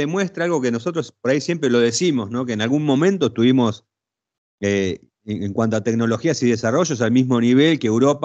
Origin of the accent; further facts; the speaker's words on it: Argentina; pero te hace sentir orgulloso como argentino que la gente.